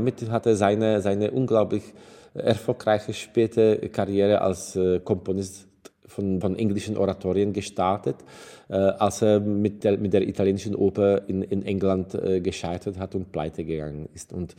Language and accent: German; Czechia; Also ich komme aus Tschechien, ich bin noch in der Zeit geboren, als Kommunisten in unserem Land geherrscht haben.